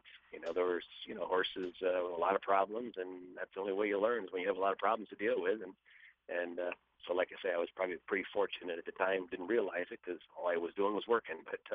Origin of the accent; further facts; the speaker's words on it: New York, United States; I grew up around the Finger Lakes area, and there still is, but there's some great horsemen that came out of there